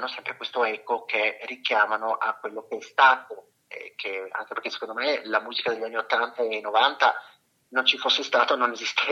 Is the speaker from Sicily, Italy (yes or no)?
no; Gorizia, Friuli-Venezia Giulia, Italy; born there; now in Udine, Italy; io vivo a Udine, quindi sono friulano, però sono nato a Gorizia, quindi in una città di frontiera.